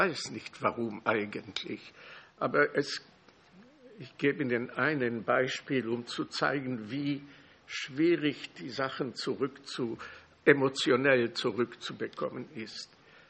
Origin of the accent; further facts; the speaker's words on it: Czechia; Die wussten nicht, dass ich ein Jude war. Die wussten nichts, die wussten, ich war ein Tscheche und war ein Ungläubiger, oder wie man das sagen kann, der irgendwie getauft war. Die durften nicht wissen, dass ich jüdisch war